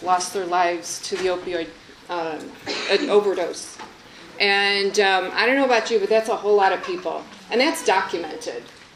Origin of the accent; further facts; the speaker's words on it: Park Ridge, Illinois, United States; And I am from the Chicagoland region, and I'm from the north suburbs down in the Chicagoland region, a little town called Park Ridge.